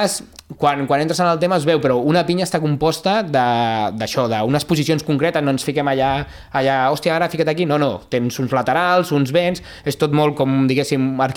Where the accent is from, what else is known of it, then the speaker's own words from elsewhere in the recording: Castelldefels, Catalonia, Spain; jo soc de Castelldefels, i quan vaig venir aquí anava i tornava a Castelldefels a fer castells.